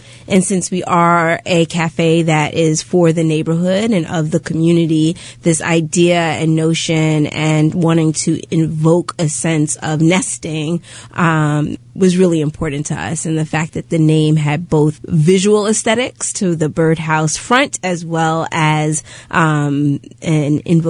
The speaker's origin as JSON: {"language": "English", "town": "Brooklyn", "region": "New York", "country": "United States", "tie": "born or raised there", "moved": "as an adult", "said": "So, you know, I grew up in Brooklyn, and I left Brooklyn to go to school."}